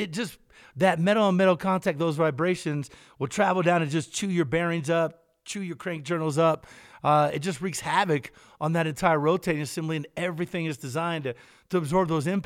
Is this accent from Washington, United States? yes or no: no; Kentucky, United States; Yeah, I'm from Kentucky. I went to something called the Molasses Festival, man.